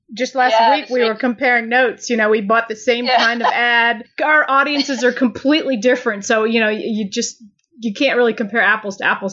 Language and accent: English; Maryland, United States; So am I. I grew up in Maryland, so I'm right over there.